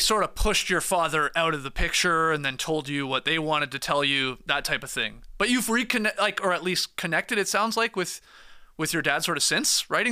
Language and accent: English; Canada; I'm a 5'10 white guy. I'm a Canadian. He's American.